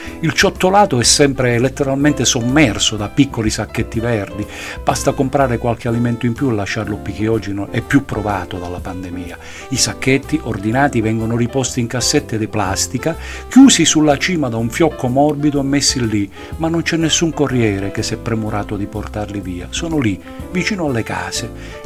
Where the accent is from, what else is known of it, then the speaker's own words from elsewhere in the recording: Calabria, Italy; dalla mia terra, la Calabria, in particolare da Cosenza